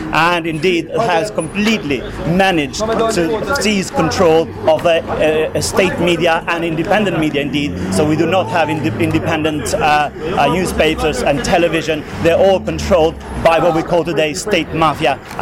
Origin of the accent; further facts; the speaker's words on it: United Kingdom; But I'm Albanian as well. I'm British Albanian.